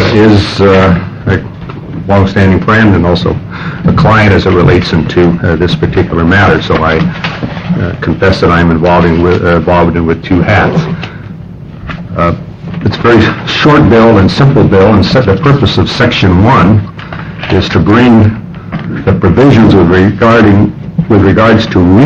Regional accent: Portland, Oregon, United States; I'm an attorney from Portland, Oregon

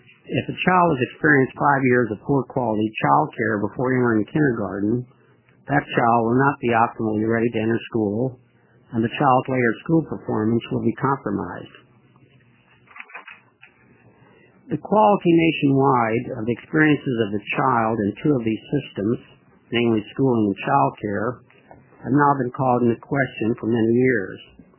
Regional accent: Connecticut, United States; and they're called, in my home state of Connecticut, they're also called family resource centers

